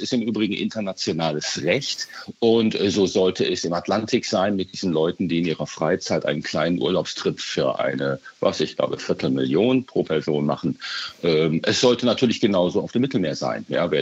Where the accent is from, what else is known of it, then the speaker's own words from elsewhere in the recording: North Rhine-Westphalia, Germany; ich komme aus der Nordeifel. Das ist eine Gegend, wo Motorradfahrer sich jedes Wochenende austoben.